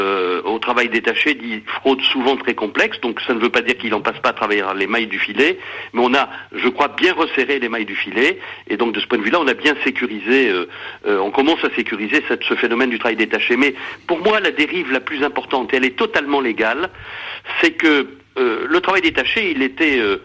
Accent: France; chez nous en France

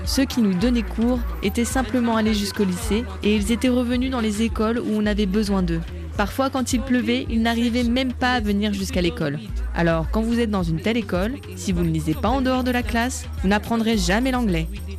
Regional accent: Upper East, Ghana; aujourd'hui j'aide 219 femmes dans la région d'où je viens, dans l'extrême nord-est du Ghana.

